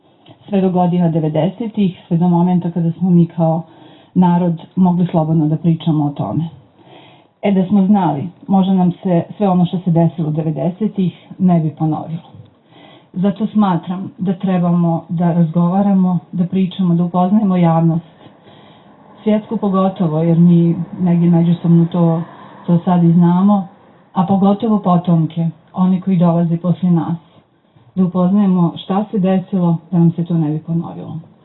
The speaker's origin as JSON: {"language": "Serbian", "town": "Banja Luka", "region": "Republika Srpska", "country": "Bosnia & Herzegovina", "tie": "born or raised there", "said": "Ja, nažalost, dolazim iz Banja Luki."}